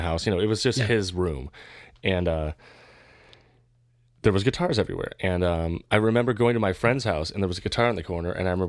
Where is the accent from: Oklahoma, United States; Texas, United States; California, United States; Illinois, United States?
Oklahoma, United States; Tulsa; But I grew up in Tulsa, Oklahoma, and so my earliest musical memories were with my dad's CD collection.